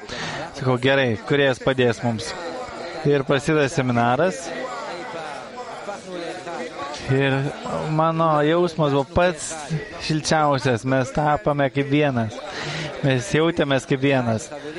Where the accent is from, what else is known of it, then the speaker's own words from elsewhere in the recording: Ghana; Lithuanian is a second language; aš esu iš Ganos, iš Afrikos.